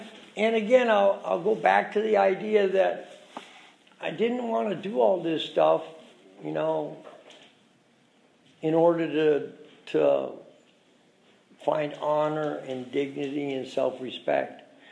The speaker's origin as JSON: {"language": "English", "region": "Scotland", "country": "United Kingdom", "said": "I'm a Scotsman."}